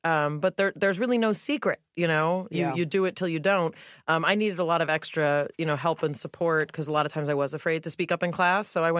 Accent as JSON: {"language": "English", "town": "Los Angeles", "region": "California", "country": "United States", "tie": "born or raised there", "said": "I grew up in the Melrose Fairfax area here in L.A."}